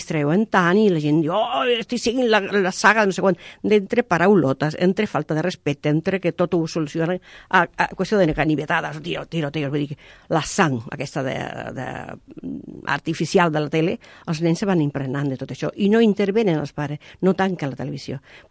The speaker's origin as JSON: {"language": "Catalan", "town": "Cádiz", "region": "Andalusia", "country": "Spain", "tie": "born there", "second_language": "Catalan", "lives_now": "Catalonia, Spain", "said": "jo estic molt integrada, jo sempre defineixo una catalana que va néixer a Càdiz, per la qual tinc dos pàtries, com diuen, dos llengües, dos cultures, que en tinc més"}